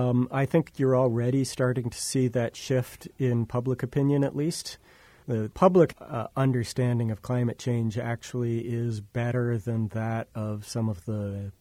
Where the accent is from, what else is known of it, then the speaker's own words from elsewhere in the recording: Ottawa, Ontario, Canada; I grew up in Ottawa in Canada, and we pretty much always got to minus 40 at least once a winter.